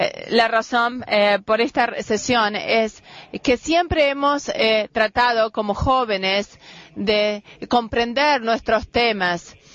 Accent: Kenya; Spanish is a second language; provengo de Kenia

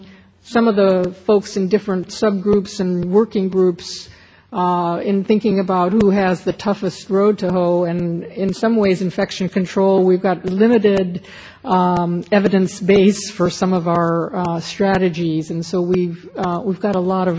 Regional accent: Atlanta, Georgia, United States; a particular gentleman from my hometown of Atlanta, Georgia, who wanted to get married in Greece.

